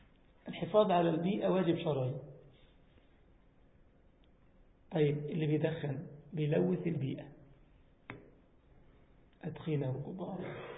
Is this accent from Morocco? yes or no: no; Egypt; مستشفى اسمها الدمرداش في العباسية عندنا في مصر في قسم الجراحة